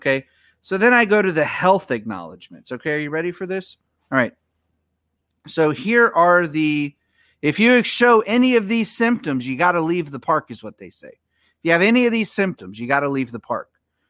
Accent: Orlando, Florida, United States; I was raised in Orlando. You know, born just outside of Orlando.

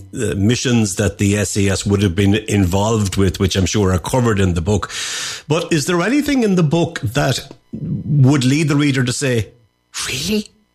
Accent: Ireland; because I don't have an accent, that I come from Ireland.

